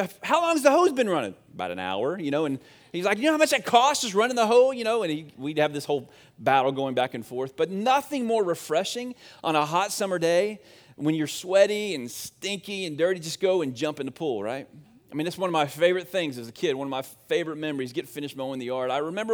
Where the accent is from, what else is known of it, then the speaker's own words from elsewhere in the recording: Leesburg, United States; I grew up in Leesburg, just up the road, about 30 minutes, and we lived in a house, and we had a pool, one of the few pools actually in our neighborhood.